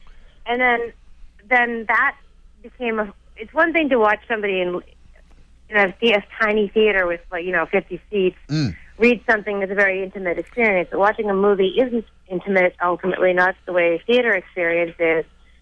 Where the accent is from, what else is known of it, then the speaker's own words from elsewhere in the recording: Boston, Massachusetts, United States; And I'm from Roslindale. I'm an old school Boston girl. I went to Boston Latin, went to BU. Those are my old school. I have a huge, my family and friends, that's where they are, you know?